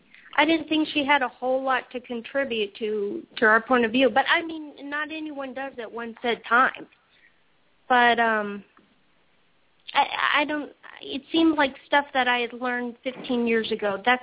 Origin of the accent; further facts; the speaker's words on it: Los Angeles, California, United States; now in Little Rock, United States; Yeah, I live right outside of Little Rock in the middle of nowhere, and I'm from Los Angeles, and I can't stand it here.